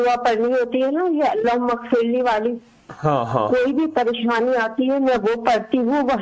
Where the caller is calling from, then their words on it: United States; میں امریکہ سے بات کر رہی ہوں.